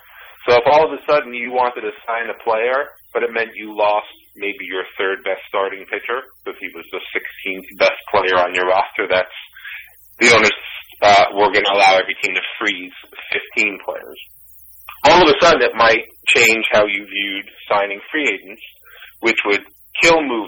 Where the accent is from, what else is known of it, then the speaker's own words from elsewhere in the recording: Brooklyn, New York, United States; I grew up in Brooklyn and Long Island